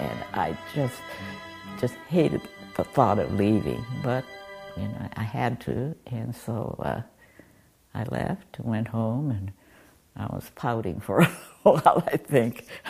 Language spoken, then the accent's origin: English; Hilo, Hawaii, United States; born there; I was born in Hilo, Hawaii. I was the first child born to my parents